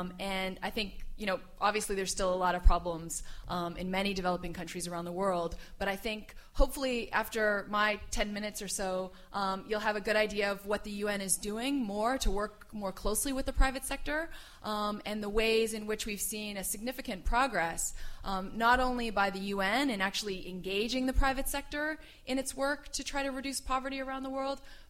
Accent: Canada; I'm a Canadian. I actually went to grad school in the UK

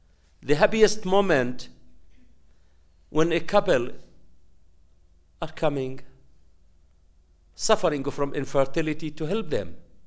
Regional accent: Jabalia, Gaza Strip, Palestine; I wanted them to know that I am from Jabalia refugee camp, with the full meaning.

